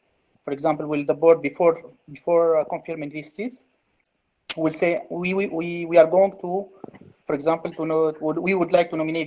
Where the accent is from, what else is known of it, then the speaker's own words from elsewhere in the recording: Tunisia; English is a second language; from Tunisia.